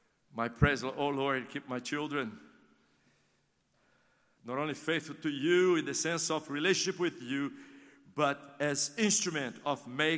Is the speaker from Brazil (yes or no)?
yes; Brazil; My wife and I am from Brazil.